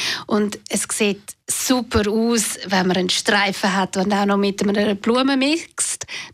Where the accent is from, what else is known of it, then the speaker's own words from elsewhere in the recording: Switzerland; also bei uns in der Schweiz sieht man ja eigentlich immer den beigen Stuhl